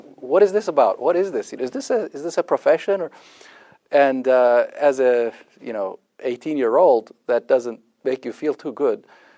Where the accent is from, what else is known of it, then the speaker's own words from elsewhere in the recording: Ankara, Turkey; Well, interestingly, I was raised in Ankara, which is more of a government town.